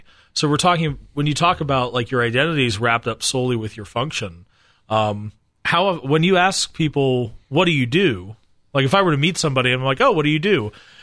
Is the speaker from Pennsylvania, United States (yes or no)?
yes; Pittsburgh, Pennsylvania, United States; I'm a proud Italian American, or I'm a guy from Pittsburgh, or I'm a sports fan